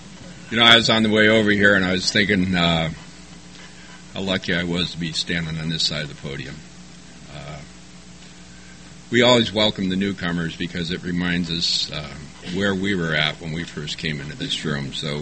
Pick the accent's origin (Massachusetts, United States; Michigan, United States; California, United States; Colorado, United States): California, United States; San Diego; I grew up here in San Diego. There's five of us kids. We all get along great. Grew up in Ocean Beach in the 50s and the 60s.